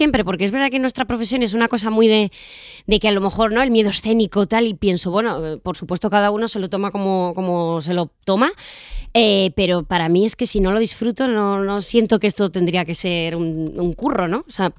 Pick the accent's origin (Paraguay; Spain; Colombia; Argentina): Spain; Zaragoza, Aragon; born there; Luego tengo toda mi familia en Alcázar de San Juan, Ciudad Real. Yo fui la única que nací en Zaragoza